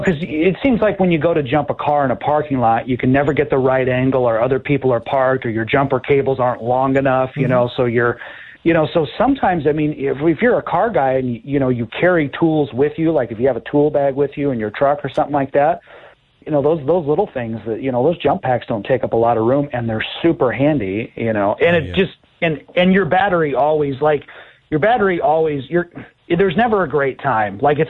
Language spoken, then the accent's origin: English; Midwest, United States; You know, you'd have thunderstorm weather and growing up in the Midwest, and you did.